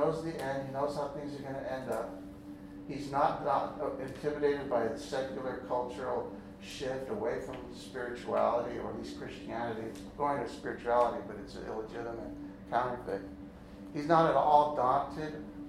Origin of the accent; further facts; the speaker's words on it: Bagdad, Arizona, United States; Now, when I was a little kid, growing up in Bagdad, Arizona, no H, okay, little mining town in Arizona